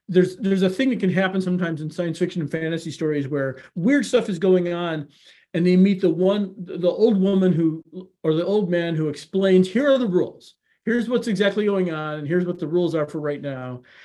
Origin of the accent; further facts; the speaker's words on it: Chicago, Illinois, United States; And even though, like, I grew up in Chicago